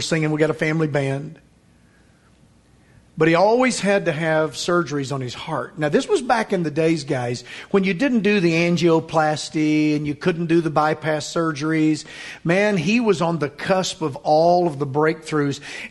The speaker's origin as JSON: {"language": "English", "town": "Van Buren", "region": "Arkansas", "country": "United States", "tie": "born or raised there", "said": "growing up in Van Buren, Arkansas, that's one of the biggest towns I'd ever been in. Fort Smith was a metropolis."}